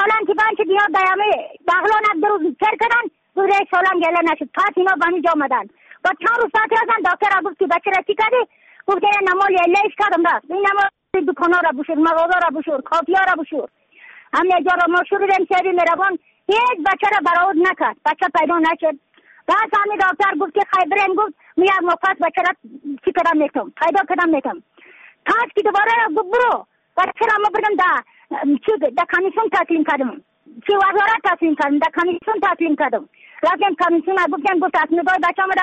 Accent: Badakhshan, Afghanistan; از بدخشان هستم، مرکز بدخشان ولسوالی اتلی پایان قیره وینگ.

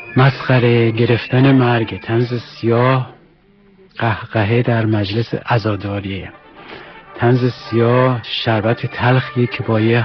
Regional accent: Tehran, Tehran Province, Iran; also born or lived in Shiraz; خود من بزرگ شده تهران هستم. دقیقا در خیابان امیرکبیر کوچه سراج الملک بزرگ شدم و دوران کودکیمو در اونجا گذروندم.

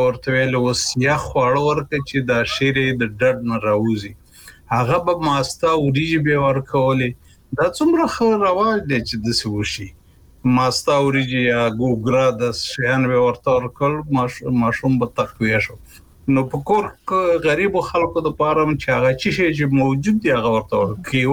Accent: Kunar, Afghanistan; زمونږ په محیط کې چې زه په کنړ کې لوی شوی یم

